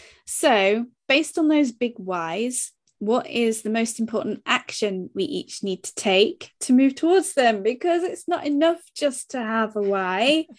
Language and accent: English; United Kingdom; I'm British, so I'm starting realistic.